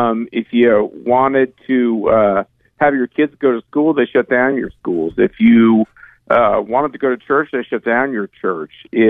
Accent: Kansas, United States; we have more people who have come in this country than live in my home state of Kansas.

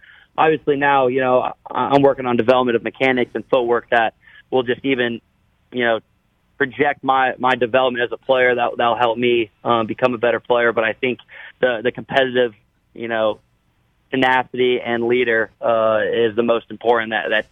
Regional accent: Iowa, United States

